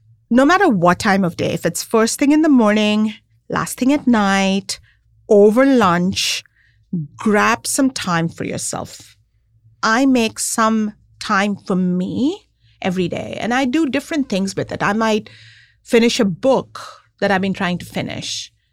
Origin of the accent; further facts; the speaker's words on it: Mumbai, Maharashtra, India; I grew up in Bombay.